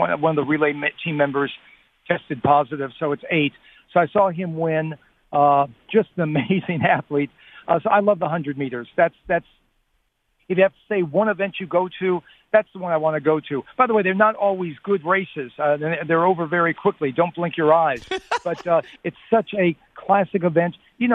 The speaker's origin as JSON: {"language": "English", "town": "Los Angeles", "region": "California", "country": "United States", "tie": "born or raised there", "said": "The first one I went to was in my hometown of L.A., so I've been to every Summer Olympics since 84 in Los Angeles"}